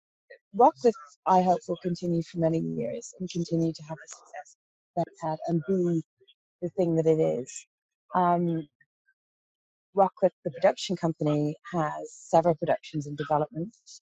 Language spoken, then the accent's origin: English; Ireland; Well, like, I'm Irish, so I'm the only one who's attached to it.